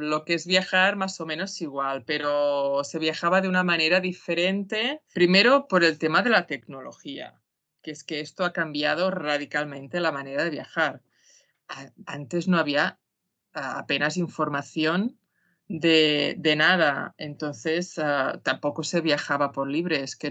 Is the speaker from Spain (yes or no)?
yes; Calella, Catalonia, Spain; Fuimos toda la familia en autocar desde aquí, desde mi pueblo, desde Calella. Recuerdo, yo creo que tendría 11 o 12 años.